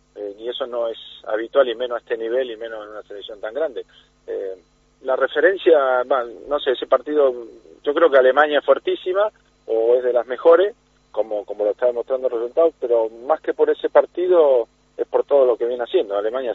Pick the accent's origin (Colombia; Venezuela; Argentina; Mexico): Argentina; como yo como argentino